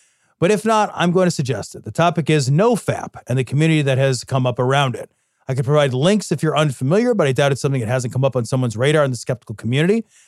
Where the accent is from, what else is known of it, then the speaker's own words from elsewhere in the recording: Idaho, United States; Let me just say that growing up in Idaho was weird.